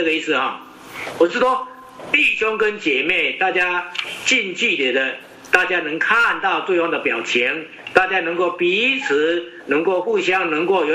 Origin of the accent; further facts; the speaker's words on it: China; 这对我们中国人或日本人来讲的话，这个是比较不可能的事情。